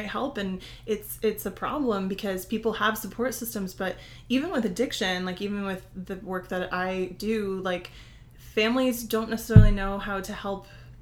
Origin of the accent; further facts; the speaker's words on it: Newtown, Connecticut, United States; I'm from Newtown, like I identify most closely with that tragedy.